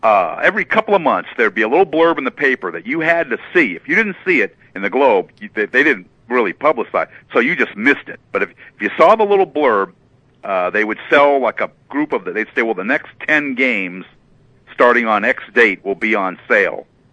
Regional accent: New Hampshire, United States; Well, I grew up in New Hampshire. There was we had a sporting goods store downtown. We had one sporting goods store, a pretty kind of small town.

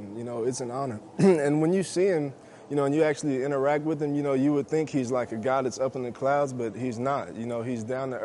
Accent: Texas, United States; I mean, I was from Texas, so before I got here, you know, I was kind of a Dallas fan

